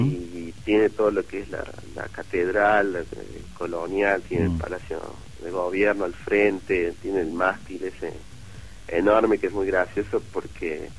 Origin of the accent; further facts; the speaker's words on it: Argentina; al decir que era argentino